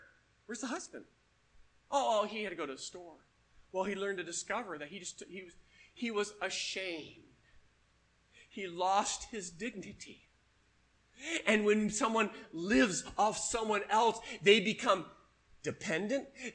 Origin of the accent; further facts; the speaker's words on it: Washington, United States; also born or lived in Colorado; When I grew up in Washington and when we lived in Colorado, it was very rare that we ever heard of anybody having to live off the government.